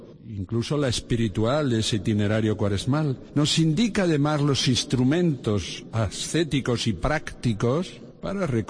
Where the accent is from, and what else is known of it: Spain